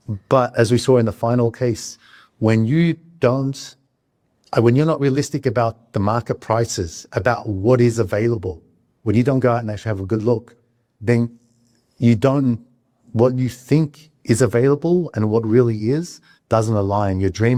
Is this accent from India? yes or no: no; Australia; moved away as an adult; now in Japan; I am an Australian. I'll do my quick little intro here. So I've been in Japan for 22 years myself.